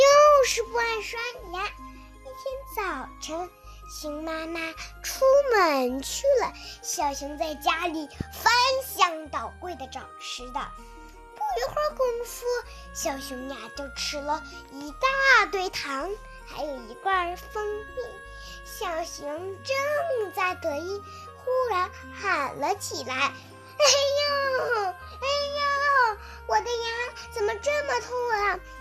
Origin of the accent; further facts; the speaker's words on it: Fuxin, Liaoning, China; 今年我5岁了，我来自辽宁阜新。